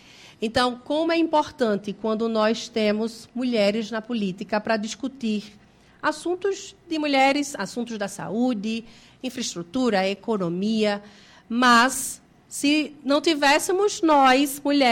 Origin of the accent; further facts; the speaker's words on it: Vitória de Santo Antão, Pernambuco, Brazil; eu sou do estado de Pernambuco, sou da região do Nordeste, do estado de Pernambuco, de uma cidade chamada Vitória de Santo Antão. É uma cidade do interior